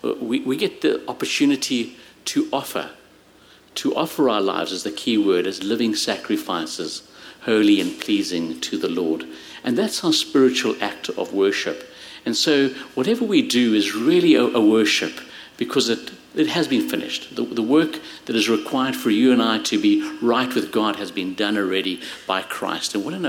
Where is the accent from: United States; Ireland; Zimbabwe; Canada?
Zimbabwe; also born or lived in South Africa; You know, I come from lion country, from in South Africa, and I grew up in Zimbabwe where we had lions.